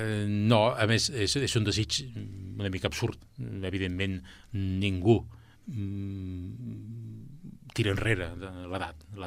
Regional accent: Barcelona, Catalonia, Spain; born there; jo vaig néixer a Barcelona i m'he casat aquí a Castellà amb la Concepció Costa.

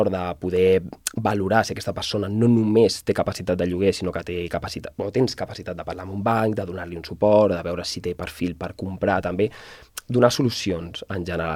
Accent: Sabadell, Catalonia, Spain; Sí, jo soc de Sabadell, de tota la vida. Castellà, al final, pues, és part innata de Sabadell.

